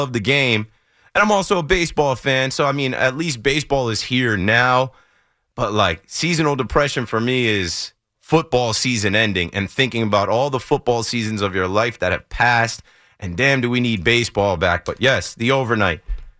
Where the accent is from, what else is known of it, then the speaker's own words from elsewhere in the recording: New Jersey, United States; If you know anything about me, I'm from the Shore area.